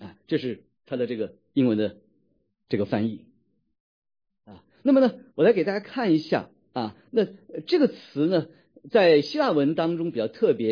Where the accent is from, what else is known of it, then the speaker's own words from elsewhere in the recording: China; 大家注意哈，我们中国人还有一句老话讲叫什么呢，叫做我们对人不要去求全责备。